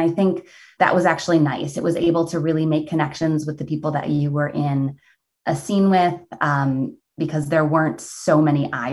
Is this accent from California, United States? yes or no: no; Redford, Michigan, United States; So I grew up in Redford, and my grandmother basically lived on the other side, for those of you who are from Detroit.